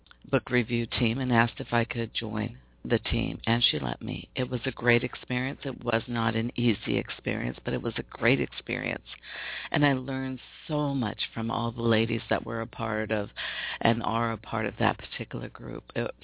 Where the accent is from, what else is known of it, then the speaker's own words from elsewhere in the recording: Pacific Northwest, United States; They're all from the Pacific Northwest, so I'm proud of my hometown.